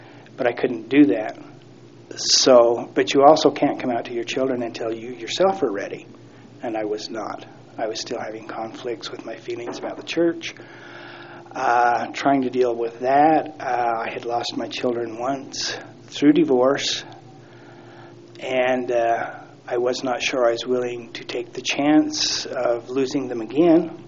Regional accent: Idaho, United States; also born or lived in Utah; I was born in Idaho, and then we bounced back and forth between Utah and Idaho as I was growing up. My dad had a little gypsy blood in him.

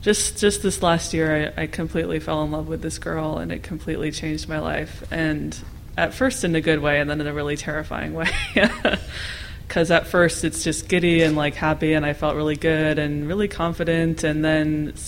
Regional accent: Westchester, New York, United States; I'm from Westchester, New York. Just north of the city. It's a cool place. I'm a fan. I was raised Mormon

